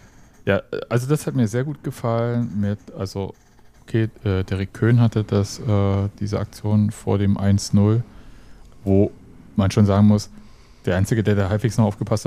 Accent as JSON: {"language": "German", "region": "Brandenburg", "country": "Germany", "said": "Okay, als Brandenburger kann ich Ninja sagen, ne?"}